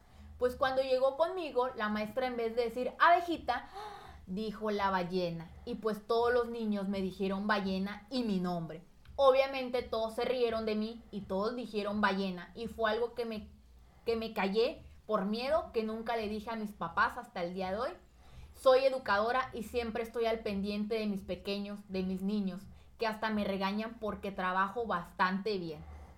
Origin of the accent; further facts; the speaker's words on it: Mexico; pues México, lamentablemente, ¿cómo somos los mexicanos?